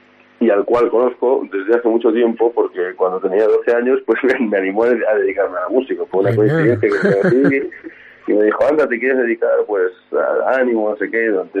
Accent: Madrid, Community of Madrid, Spain; born there; Vivo en Madrid, yo sí nací en Madrid, pero bueno, mi familia es gallega, la gran mayoría, mi abuela gallega, mi abuelo, y bueno, desde pequeñito paso mucho tiempo allí, en Vigo y en la zona de Lugo, mi padre de Vigo y mi madre de Lugo.

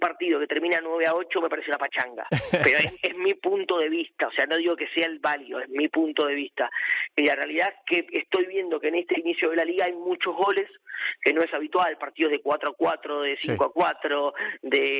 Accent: Argentina; now in Spain; yo que soy de fuera, que soy argentino

